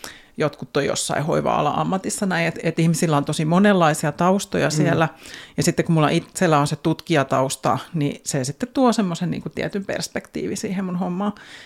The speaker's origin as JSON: {"language": "Finnish", "town": "Turku", "region": "Southwest Finland", "country": "Finland", "said": "No mä tuun Turusta ja turkulainen ei tietenkään lähde Turusta kulumallakaan"}